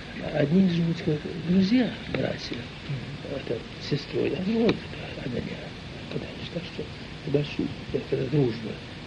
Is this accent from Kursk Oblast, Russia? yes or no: yes; Subbotino, Kursk Oblast, Russia; born there; Курская область, станция Солнцева, село Субботино. Родился я. 1928 года, помню еще, 20, в апреле месяце.